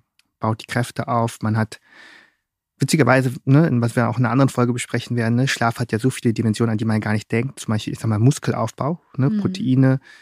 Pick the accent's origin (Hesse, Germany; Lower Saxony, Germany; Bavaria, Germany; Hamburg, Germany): Hamburg, Germany; kenne ich als Hamburger nicht.